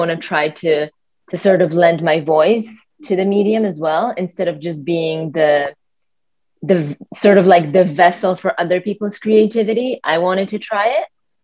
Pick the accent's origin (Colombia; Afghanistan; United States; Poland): Poland; now in Canada; I grew up in Poland and Polish. We came to Canada in 99. So like, what is that, 21, 22 almost years ago?